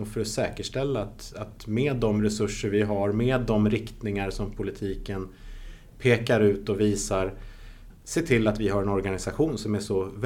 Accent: Vallentuna, Stockholm County, Sweden; jag är en holländare som är uppvuxen i Vallentuna och Sverige.

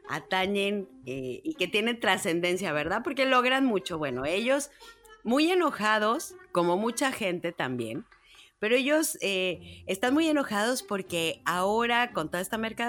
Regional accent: Mexico; ya sabemos cómo somos los mexicanos y cómo hacemos humor de todo.

